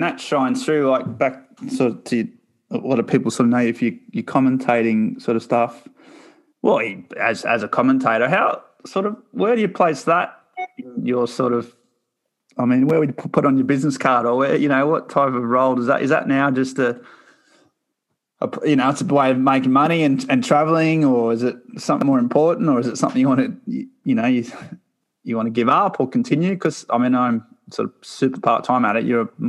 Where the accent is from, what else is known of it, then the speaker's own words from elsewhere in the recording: Australia; I grew up in Australia.